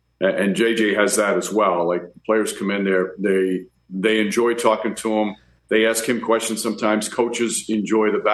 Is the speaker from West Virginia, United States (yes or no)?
no; Yonkers, New York, United States; Growing up in Yonkers, I was one of six boys.